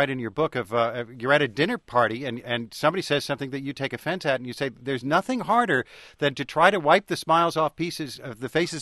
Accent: New Jersey, United States; Diane, by the way, I grew up in Bergen County, and we certainly consider people from Cape May Southerners.

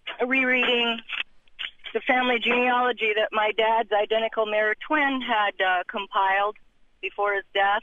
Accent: Kentucky, United States; I'm from Kentucky originally

